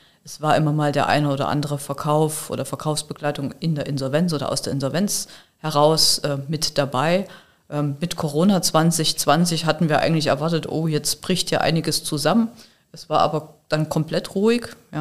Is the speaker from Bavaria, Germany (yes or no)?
no; Leipzig, Saxony, Germany; born there; moved away; Ich bin gebürtige Leipzigerin, bin seit 25 Jahren im Rhein-Main-Gebiet